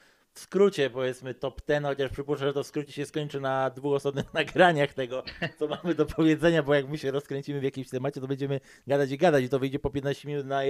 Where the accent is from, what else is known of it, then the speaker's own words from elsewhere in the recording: Poznań, Greater Poland Voivodeship, Poland; jak już o tramwaju wspomniałem, jesteśmy z Poznania